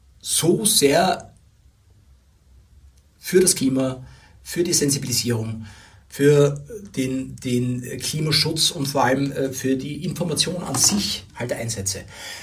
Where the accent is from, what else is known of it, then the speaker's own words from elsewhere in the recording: Vienna, Austria; Ich bin Wiener, ja, ich bin in Simmering geboren.